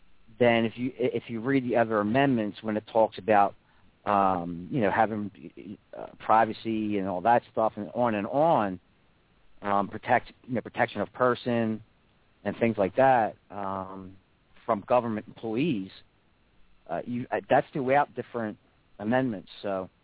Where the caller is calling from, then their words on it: Pennsylvania, United States; Unfortunately, Pennsylvania.